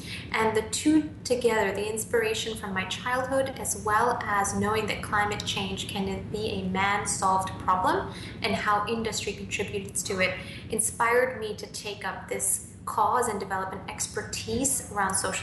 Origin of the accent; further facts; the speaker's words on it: Nigeria; also born or lived in Zimbabwe / Vietnam / Bangladesh / India; I grew up in Nigeria, Zimbabwe, Vietnam, Bangladesh, and India